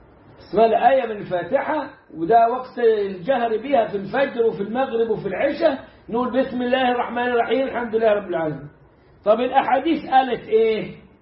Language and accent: Arabic; Egypt; عندنا في مصر الجمعية الشرعية تجهر بالبسملة على مذهب الشافعي